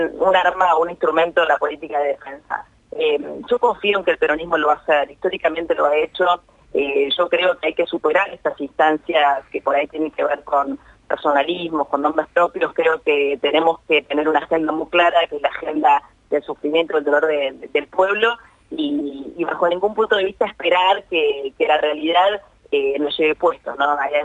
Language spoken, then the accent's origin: Spanish; Buenos Aires Province, Argentina; yo soy de Sarra, de todo el cordón norte productivo de la provincia de Buenos Aires